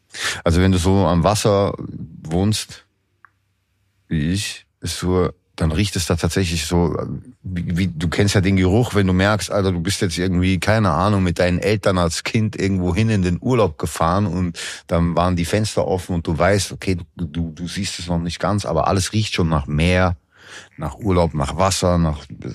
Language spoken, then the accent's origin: German; Gmunden, Upper Austria, Austria; Im Salzkammer gut bei uns hier in Österreich, so da kommen ja meine Familie eigentlich her. Ich bin ja auch in Gunten geboren und das ist da und das ist ja am Traunsee.